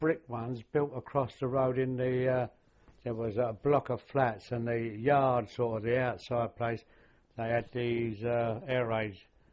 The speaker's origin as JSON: {"language": "English", "town": "Limehouse", "region": "London", "country": "United Kingdom", "tie": "born there", "said": "Well, I was born in Limehouse in 1931."}